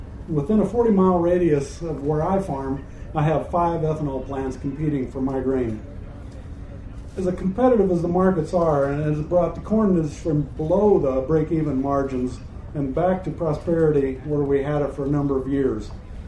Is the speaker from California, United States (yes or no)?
no; Henderson, Nebraska, United States; I'm from Nebraska, Henderson, Nebraska, where I'd be a fourth-generation corn farmer.